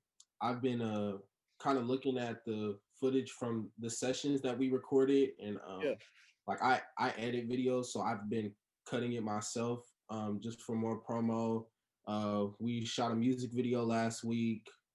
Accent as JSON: {"language": "English", "town": "Corona", "region": "California", "country": "United States", "tie": "born or raised there", "said": "I grew up in the Corona Riverside area. I spent, like, a lot of my time in, like, high school and to now in Corona. So, I mostly claim Corona"}